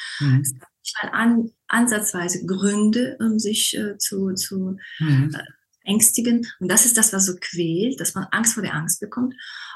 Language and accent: German; Germany; also born or lived in Russia / France; Gebürtig in Russland, aufgewachsen zum Teil in Frankreich, zum Teil in Deutschland.